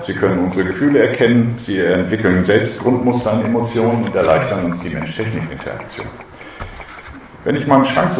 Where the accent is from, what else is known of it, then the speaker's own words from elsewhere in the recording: Schleswig-Holstein, Germany; Ich bin ja aus Ostholstein, ich darf das sagen.